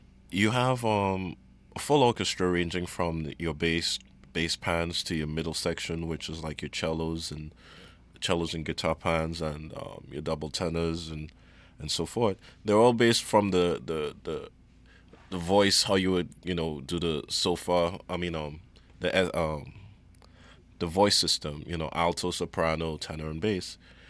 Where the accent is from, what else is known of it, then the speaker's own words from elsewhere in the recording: Trinidad & Tobago; And I was more embarrassed that I couldn't play as a Trinidadian.